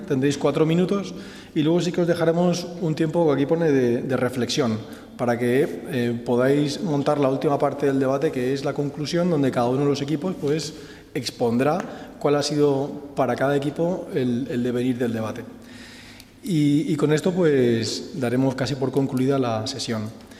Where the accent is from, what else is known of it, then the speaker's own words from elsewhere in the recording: Cartagena, Region of Murcia, Spain; Yo veraneo, soy de aquí de Cartagena, veraneo en la Manga